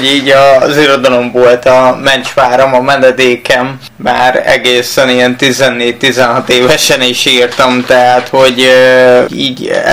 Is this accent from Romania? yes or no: no; Nyíregyháza, Szabolcs-Szatmár-Bereg, Hungary; also born or lived in Nagykálló; Igazából Nyíregyházen nőttem föl a nyírszülőbe, egy lakásotthonba, félig meddig utána Nagykállóba a nevelőszülőnél.